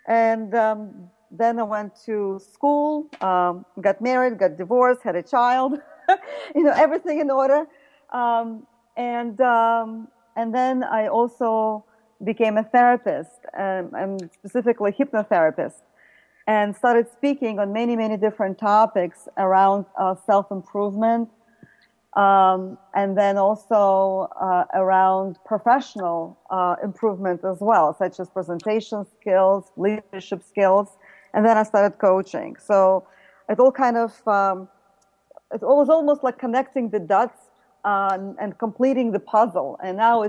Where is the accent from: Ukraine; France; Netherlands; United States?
Ukraine; moved away; I came here in 1979 from Ukraine with my mother